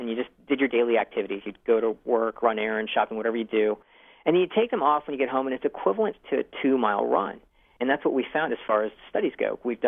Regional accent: Kenya; I'm from Kenya. I was born in what Donald Trump would call an S-hole country, but I was born there, and my wife was born in Tanzania. And, from there you can really connect, and then we're, of course, ethnically Indian.

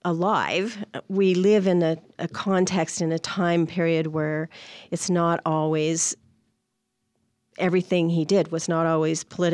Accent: Montgomery, Alabama, United States; I grew up in Montgomery, and George Wallace was the governor.

